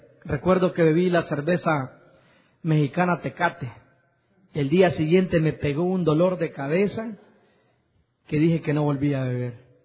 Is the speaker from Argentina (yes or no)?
no; El Salvador; Yo vengo de El Salvador. A la edad de 20 años vengo